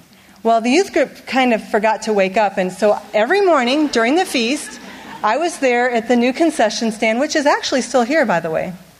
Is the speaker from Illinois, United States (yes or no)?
yes; Chicago, Illinois, United States; because I was from Chicago, and I thought, I didn't sign up for this. I did not sign up for this. I was a city girl.